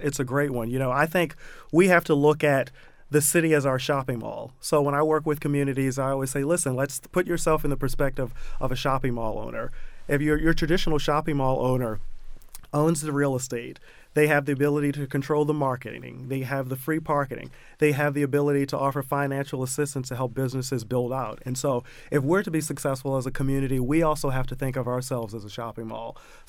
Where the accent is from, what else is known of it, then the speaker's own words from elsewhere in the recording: Baltimore, Maryland, United States; I grew up in the Mondawmin and Penn North neighborhood. Mm-hmm. And at that time, I thought, you know, my city needs me. And I packed up my bags and returned back to Baltimore in August of 2015.